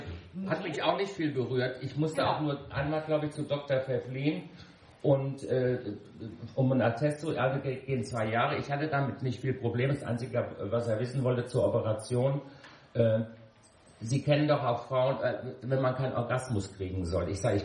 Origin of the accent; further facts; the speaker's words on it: Rhineland-Palatinate, Germany; ich komme aus dem Westerwald, wo es noch Hexenverbrennungen gibt. Also da auf dem Dorf mit 300 Einwohnern